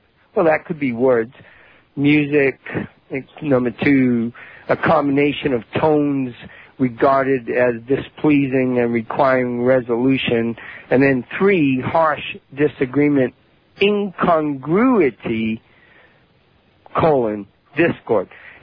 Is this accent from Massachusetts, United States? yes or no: yes; Massachusetts, United States; now in Arkansas, United States; because I grew up in Massachusetts. So I'm in Arkansas now, but I know about snow, okay?